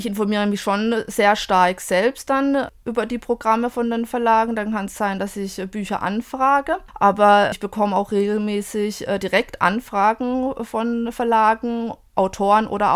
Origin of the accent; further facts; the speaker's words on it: Germany; Das war für mich ein bisschen schwierig, ich komme aus Südwestdeutschland.